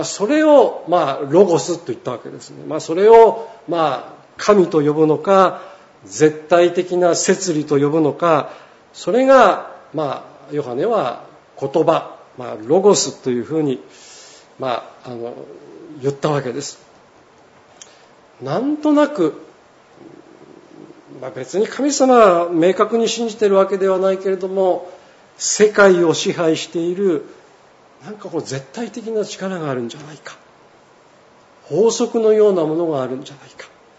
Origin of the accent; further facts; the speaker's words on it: Sendai, Miyagi, Japan; 私は仙台ですから言ってることはよくわかるんですけども、東京の人にはちょっと無理かもしれません。